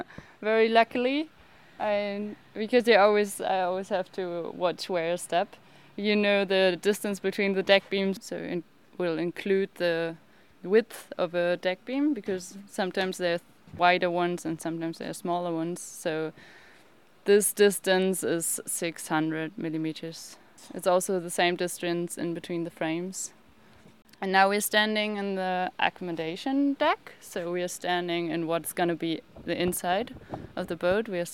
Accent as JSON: {"language": "English", "country": "Germany", "second_language": "English", "said": "I'm a wooden boat builder. I'm from Germany. I did an apprenticeship in Germany, which lasts 3.5 years."}